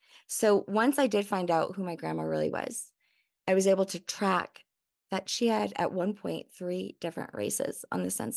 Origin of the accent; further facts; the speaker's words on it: New Orleans, Louisiana, United States; So, but I am originally from New Orleans, so I kind of knew that I would maybe have some surprises in my DNA test, which I did.